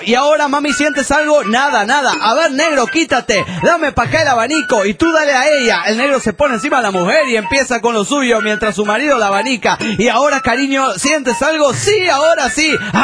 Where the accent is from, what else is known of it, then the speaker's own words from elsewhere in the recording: Querétaro, Mexico; de Querétaro, México.